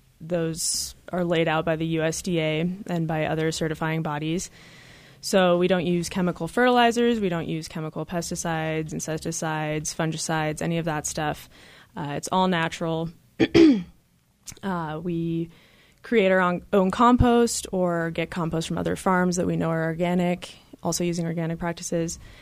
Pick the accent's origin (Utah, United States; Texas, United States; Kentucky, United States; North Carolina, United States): Utah, United States; Park City; And then I moved back to Utah, where I was born and raised. I'm from Park City, a year and a half ago